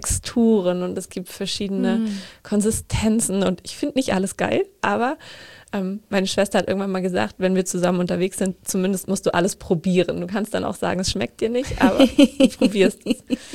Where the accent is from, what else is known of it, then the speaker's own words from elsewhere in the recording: North Germany, Germany; Ich komme ja aus Norddeutschland